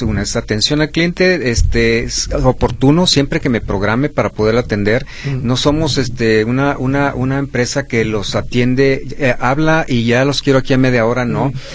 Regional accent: Guadalajara, Jalisco, Mexico; Pues somos de Guadalajara.

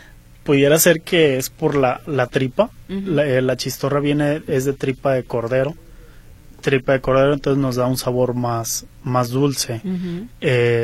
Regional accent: Mexico; pues ahora sí que la rachera, un asado, o una discada, no sé, somos mexicanos, ¿no?

